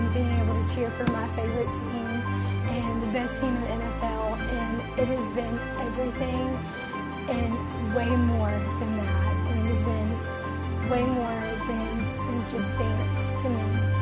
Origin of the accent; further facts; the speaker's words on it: Weston, Mississippi, United States; I'm from Weston, Mississippi, and I am a business development representative for Champion Medical Center